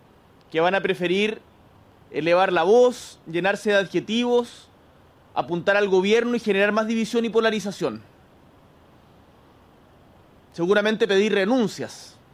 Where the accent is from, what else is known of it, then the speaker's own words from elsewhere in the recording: Chile; combatir juntos como chilenos y chilenas la delincuencia